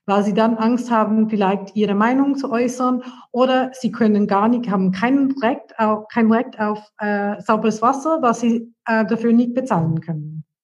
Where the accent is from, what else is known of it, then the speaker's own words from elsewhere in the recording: India; German is a second language; In meiner Heimat Indien, die Ureinwohner kämpfen gegen Kohlenminen.